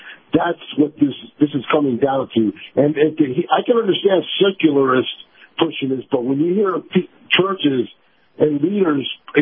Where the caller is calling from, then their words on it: Tampa, Florida, United States; From Tampa.